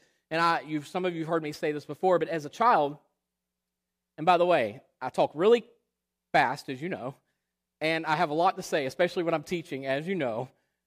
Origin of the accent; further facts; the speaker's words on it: Florida, United States; We had no AC at the house growing up in Florida, played outside all the time